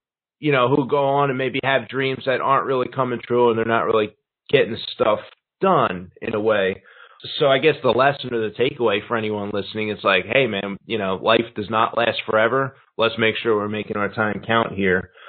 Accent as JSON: {"language": "English", "town": "Philadelphia", "region": "Pennsylvania", "country": "United States", "lives_now": "Chicago, United States", "said": "Yeah, so I'm from Philadelphia. Now I live in Chicago."}